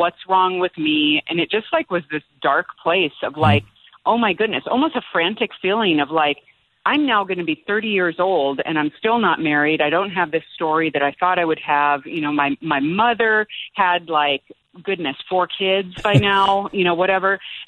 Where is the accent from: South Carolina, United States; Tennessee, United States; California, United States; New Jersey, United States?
California, United States; Bay Area; But for me, I grew up out in the Bay Area of California